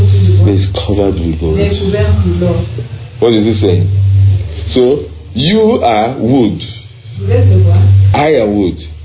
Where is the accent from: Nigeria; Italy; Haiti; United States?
Nigeria; You know, we come from Nigeria because in Nigeria there's a lot of conflict. We have over 400 tribes and languages in Nigeria.